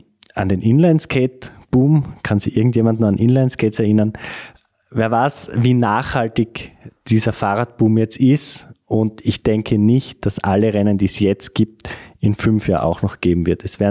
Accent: Austria; also ich jetzt als Österreicher hatte die Möglichkeit

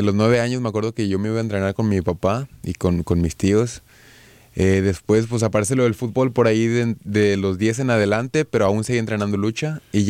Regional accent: Monterrey, Nuevo León, Mexico; Yo soy de Monterrey, así es.

